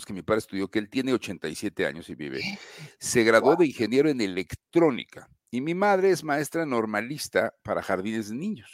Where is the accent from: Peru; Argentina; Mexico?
Mexico; Mexico City; Así en Ciudad de México, sí, así es.